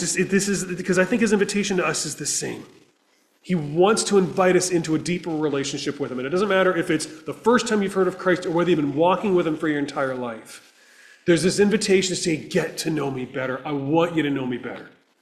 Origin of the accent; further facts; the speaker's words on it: Windsor, Ontario, Canada; I'm from Windsor. It's another, you know, armpit of Canada town.